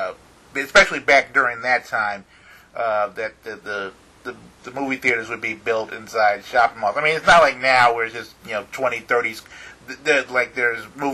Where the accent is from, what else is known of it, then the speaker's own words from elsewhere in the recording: Houston, Texas, United States; because I grew up in Houston